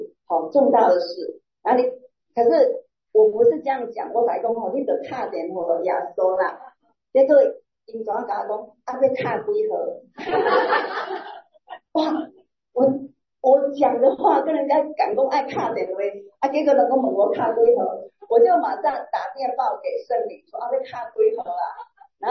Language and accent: Chinese; Taiwan; 我本来是台湾人哦，我会讲台语